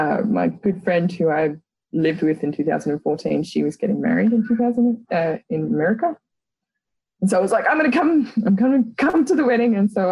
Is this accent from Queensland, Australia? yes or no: yes; Rockhampton, Queensland, Australia; I am Australian, obviously. I'm from a smallish town called Rockhampton. It's on the central part of Queensland in Australia. Grew up there and most of my family came from that area and stuff.